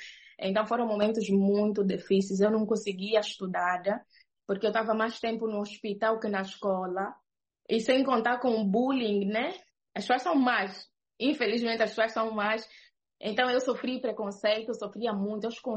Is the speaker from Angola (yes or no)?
yes; Angola; now in Belgium; sou angolana, moro na Bélgica. E eu saí da Angola em 2012.